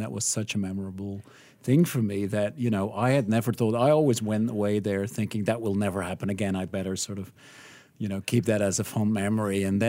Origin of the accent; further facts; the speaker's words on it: Belgium; also born or lived in Australia / Netherlands / France / United Kingdom; I hail from Belgium. I had a bit of an international career so far. Worked in Sydney, Australia, in the Netherlands, in Belgium and France. I studied in the UK